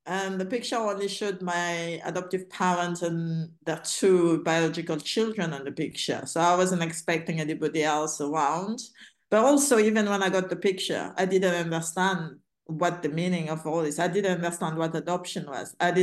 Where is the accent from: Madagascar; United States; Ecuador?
Madagascar; growing up in Madagascar, just the random missionary in the village